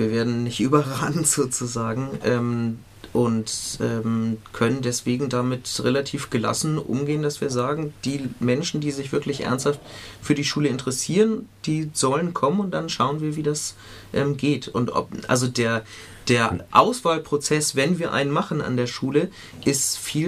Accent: Hamburg, Germany; In Hamburg ist das schon, also dort, wo ich herkomme, ist das schon seit Jahrzehnten Schulkultur gewesen.

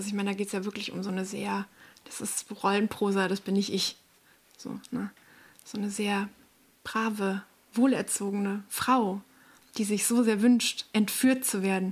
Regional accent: Spaichingen, Baden-Württemberg, Germany; im Schwimmbad meiner Kindheit in Speichinge, in Schwaben, da habe ich schwimmen gelernt.

